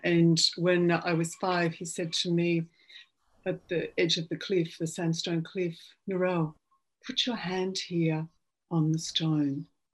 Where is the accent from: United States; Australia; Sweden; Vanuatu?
Australia; Okay, so I'm Australian, everyone, as you can hear from my voice.